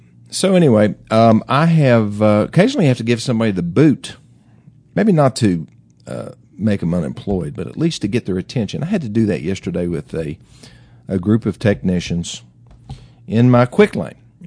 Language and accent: English; Greeneville, Tennessee, United States; were made in my hometown, Greeneyville, Tennessee?